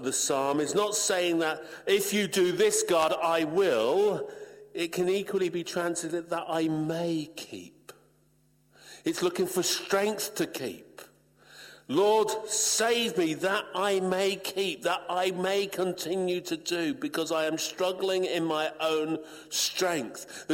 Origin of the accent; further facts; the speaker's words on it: United Kingdom; I'm British. We don't get emotional, us British.